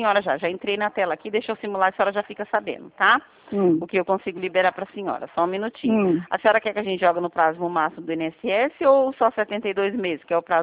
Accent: Presidente Prudente, São Paulo, Brazil; eu sou de Presidente Prudente

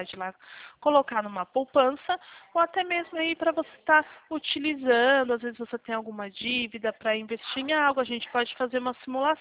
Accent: São Paulo, Brazil; Eu sou de São Paulo, tá?

